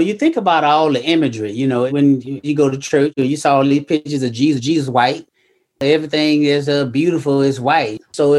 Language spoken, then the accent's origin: English; Memphis, Tennessee, United States; because I grew up in Memphis, Tennessee, and I never saw my pops till I was 26.